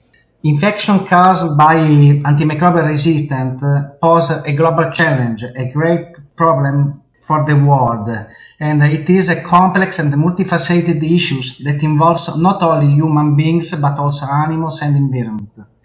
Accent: Italy; English is a second language; from Italy. I am a surgeon and I am interested in antimicrobial resistance

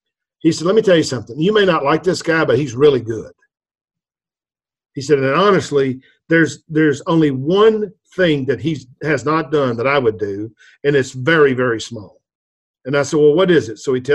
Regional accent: Virginia, United States; We're both from Virginia.

